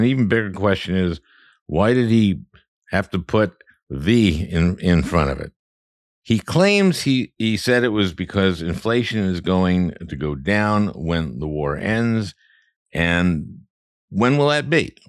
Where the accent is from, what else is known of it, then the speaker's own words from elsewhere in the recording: Minnesota, United States; including one in my home state of Minnesota